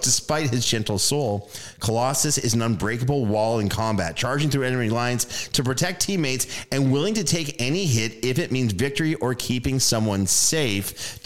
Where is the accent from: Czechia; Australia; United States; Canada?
Canada; Well, I grew up in Canada.